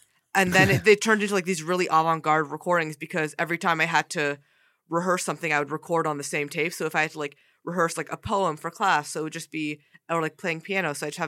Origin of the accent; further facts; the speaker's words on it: California, United States; I grew up in Silicon Valley, so always being around technology.